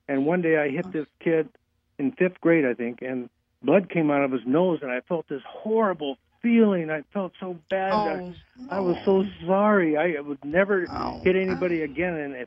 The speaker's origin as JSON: {"language": "English", "town": "Seattle", "region": "Washington", "country": "United States", "said": "It happened in Seattle, Washington. I'm from Seattle."}